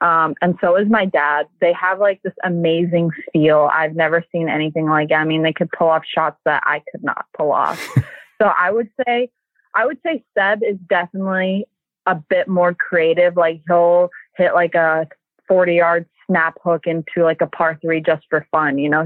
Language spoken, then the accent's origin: English; Florida, United States; I mean, I'm from Florida, so I see a bunch of snakes down there